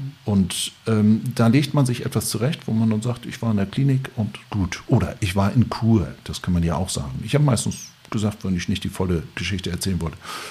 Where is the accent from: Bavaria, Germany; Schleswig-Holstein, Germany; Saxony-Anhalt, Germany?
Schleswig-Holstein, Germany; Lübeck; ich bin Lübecker, ich habe immer ein Holzmodell meiner Heimatstadt auf 1 Uhr stehen